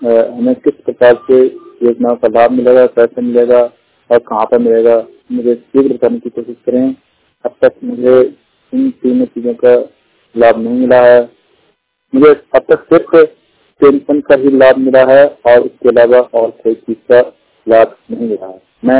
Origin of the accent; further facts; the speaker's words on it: Uttarakhand, India; मैं जिला नगर उत्तराखंड से हूँ।